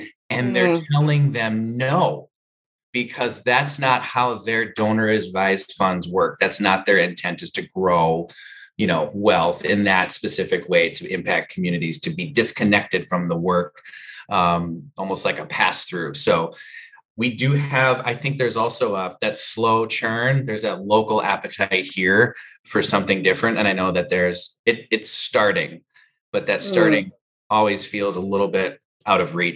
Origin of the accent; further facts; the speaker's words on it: Minnesota, United States; at least locally here in Minnesota, I'm from Minnesota